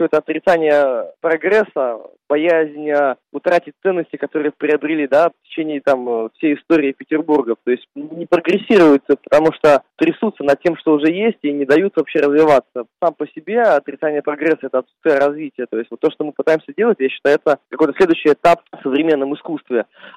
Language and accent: Russian; Belarus; Я вообще с Беларуси сам, там ничего никогда не меняется.